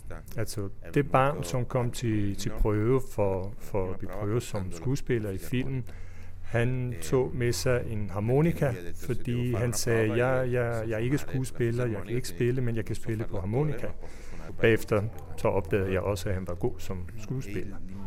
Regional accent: Trentino-Alto Adige, Italy; also born or lived in Padua; Jeg er selv vokset op i bjergene. Jeg er ikke født op i bjergene. Jeg blev født i Padova, tæt på Venedig. Men jeg har tilbragt meget af min tid, min barndom, i bjergene i Sydtirolen

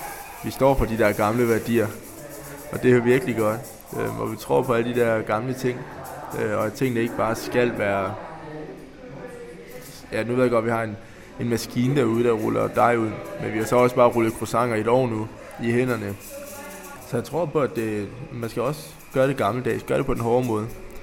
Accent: Jutland, Denmark; Og jeg er sådan en ægte jyde

